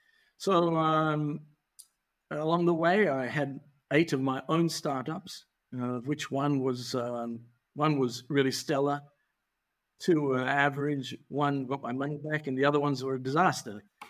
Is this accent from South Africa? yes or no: no; Perth, Western Australia, Australia; now in Sydney, Australia; by the way, I'm from Perth, Western Australia.